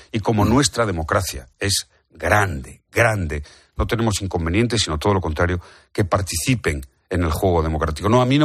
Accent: Spain; hablo como español. Como español. ¿Eh? Que es mi país al que amo.

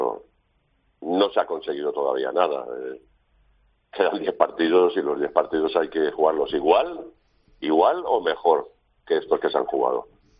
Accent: Valencian Community, Spain; los que somos valencianos y valencianistas

